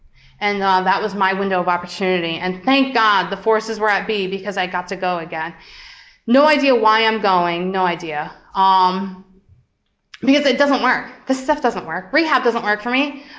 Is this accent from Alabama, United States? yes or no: no; Bloomsburg, Pennsylvania, United States; I thought I drank because I'm from Bloomsburg